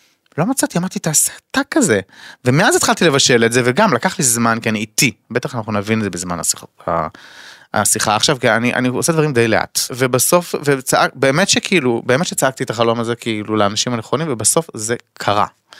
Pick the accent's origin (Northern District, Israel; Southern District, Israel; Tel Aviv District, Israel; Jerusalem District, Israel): Jerusalem District, Israel; Jerusalem; also born or lived in Qalansawe; ההורים שלי חיו בירושלים. כן. אני נולדתי בירושלים למעשה, גרנו בעין כרם.